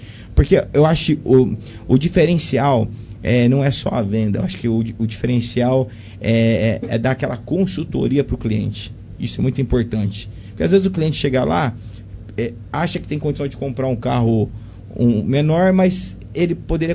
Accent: Ribeirão Preto, São Paulo, Brazil; Eu não sou daqui, eu sou de Ribeirão Preto.

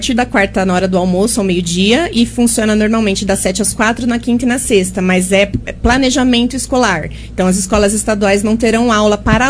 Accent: Ribeirão Preto, São Paulo, Brazil; born there; also born or lived in Monte Alto; Eu nasci em Ribeirão Preto, mas minha família mora em Monte Alto já tem mais de 20 anos.

